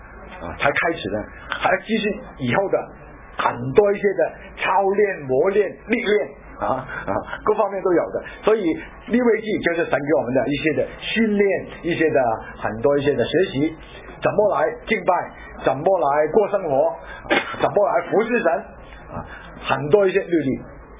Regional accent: Hong Kong; 我们都是从香港来的啊，我们三个人都是在同一个神学院毕业的，香港的海外神学院啊

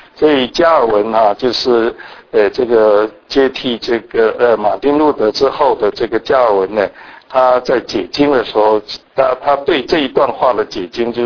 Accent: China; 那我们中国人也很重视胎教啊

